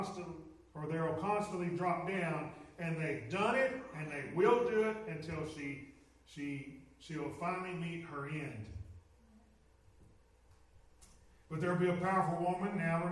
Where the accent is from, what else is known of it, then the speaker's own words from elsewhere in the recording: United States; But I'd rather live here than anywhere that I know of because it's my home. I'm glad that I'm an American and thankful for it.